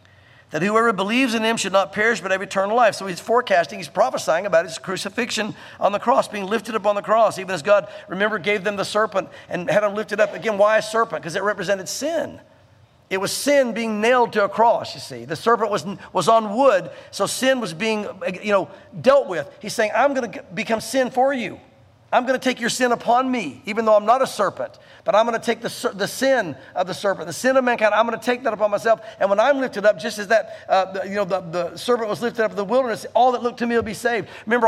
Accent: Southern United States, United States; I remember growing up in the South, and I don't know how it was in other places of the country

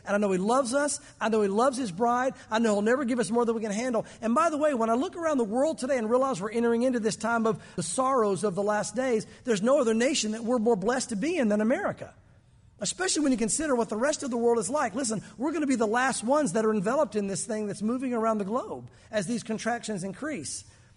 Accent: Florida, United States; when I was a kid growing up in Florida, I didn't have to worry about swimming.

